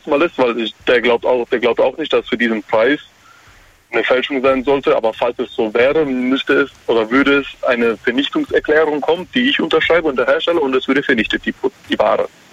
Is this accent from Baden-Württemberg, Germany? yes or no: yes; Ketsch, Baden-Württemberg, Germany; Ich komme aus Ketsch, Nähe Schwetzingen.